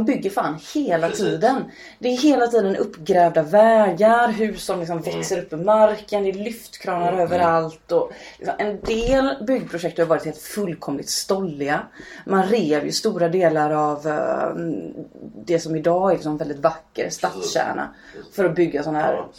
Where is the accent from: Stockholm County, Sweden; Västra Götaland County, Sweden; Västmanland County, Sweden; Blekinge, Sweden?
Västra Götaland County, Sweden; Hyssna; also born or lived in Gothenburg; Jag är ju egentligen från landet. Så jag har bott i Göteborg sedan jag var 16 och gått i skola där sedan 13.